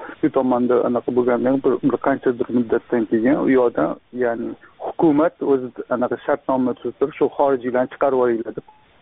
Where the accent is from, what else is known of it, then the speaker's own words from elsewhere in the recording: Tashkent, Uzbekistan; toshkentlikman.